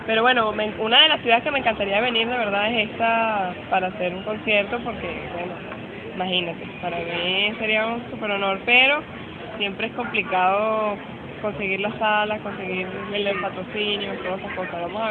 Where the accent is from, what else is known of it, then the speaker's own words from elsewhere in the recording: Caracas, Capital District, Venezuela; born there; yo nací en Caracas, pero mi familia es por parte de papá es de Lara.